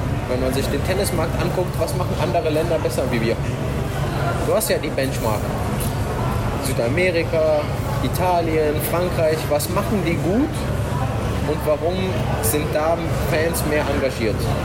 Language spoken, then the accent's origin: German; Germany; Man hat eben auf dem Dorf hier in Deutschland hat man doch noch sehr... Also ich bin aus einer ganz kleinen Stadt, ich komme eben aus dem Dorf, wo kaum Leute wohnen.